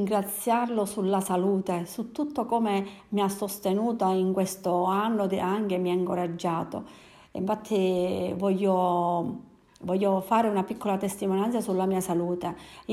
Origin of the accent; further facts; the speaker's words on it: Agrigento, Sicily, Italy; sono di Agrigento e dal 2006 che già ho conosciuto il Signore